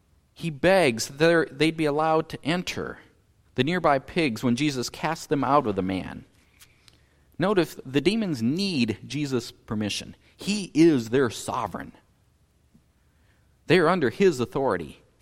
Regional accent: North Dakota, United States; Verse 14 reminds me a bit of growing up in North Dakota. My hometown had 300 people, and every day was a slow news day.

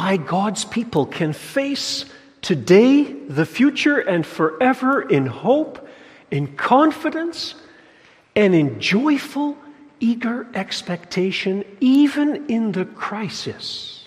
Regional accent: Nigeria; moved away; I remember as a child growing up in Africa, Nigeria, visiting the zoo.

